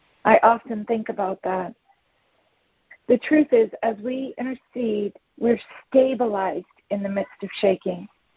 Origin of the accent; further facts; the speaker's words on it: California, United States; I'm born and raised in California, but there's a Michigan accent back there.